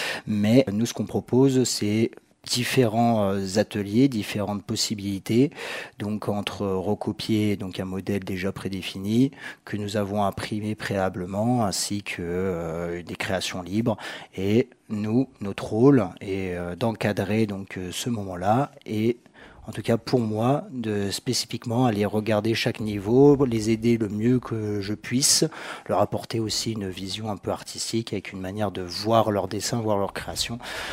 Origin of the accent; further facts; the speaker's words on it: Courchevel, Auvergne-Rhône-Alpes, France; du coup, moi je suis originaire de Courchevel, originaire du Prat.